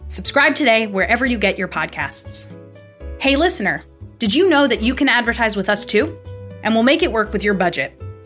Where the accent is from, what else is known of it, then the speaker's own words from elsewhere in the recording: New York, United States; sending fan mail to the house where I grew up in New York.